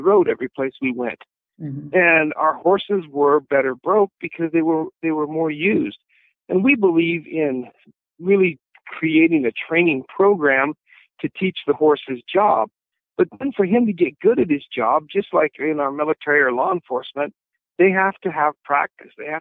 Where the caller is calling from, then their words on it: Wyoming, United States; Actually, I'm at home on the ranch in north central Wyoming, just enjoying some beautiful springtime weather.